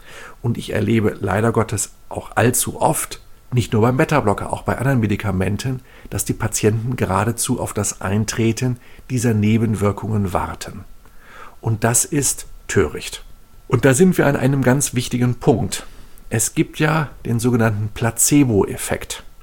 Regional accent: Northern Germany, Germany; ich komme ja aus Norddeutschland, da gehen viele Menschen segeln.

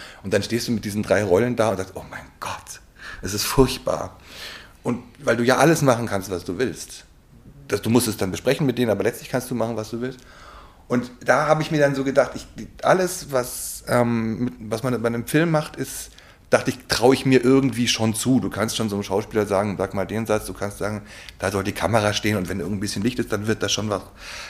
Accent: Bavaria, Germany; Ich komme aus der Nähe von München.

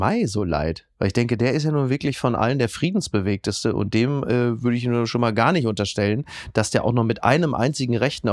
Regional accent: North Rhine-Westphalia, Germany; Und ich komme ja aus dem Ruhrgebiet.

